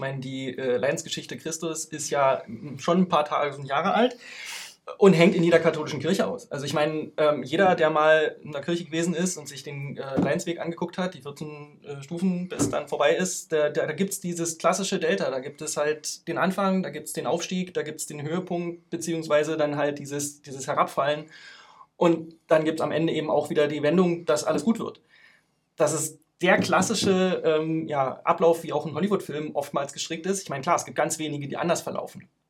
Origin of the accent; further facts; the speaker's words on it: Eisenhüttenstadt, Brandenburg, Germany; ich bin aus Eisenhüttenstadt, neben Neuzelle. Und ich würde mich als Agnostiker bezeichnen